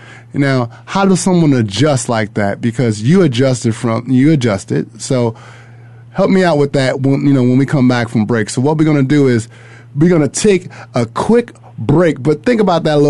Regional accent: New York, United States; Because I'm from New York, and you was with the Buffalo Bills but you was in New York.

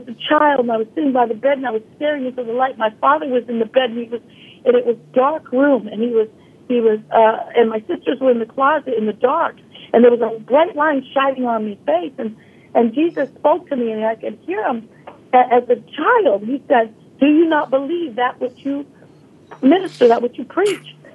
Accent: Canada; now in Los Angeles, United States; I came from Canada. Nobody knew me in Los Angeles.

